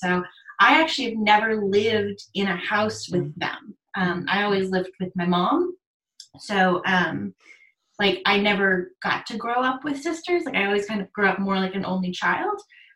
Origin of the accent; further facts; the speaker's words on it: New Orleans, Louisiana, United States; I grew up in New Orleans, but after I graduated, he and my younger sisters and my stepmom relocated to Northern California in Sonoma County